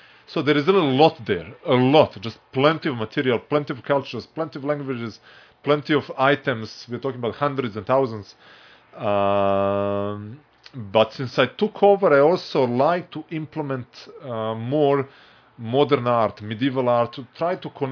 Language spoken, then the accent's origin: English; Montenegro; moved away as an adult; So I was born in Montenegro, which is a really small country, formerly part of the former Yugoslavia.